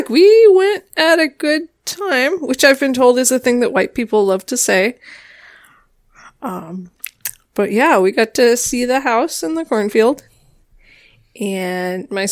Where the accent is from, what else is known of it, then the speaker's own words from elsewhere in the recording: Wisconsin, United States; so I grew up in Wisconsin, and we used to do these family road trips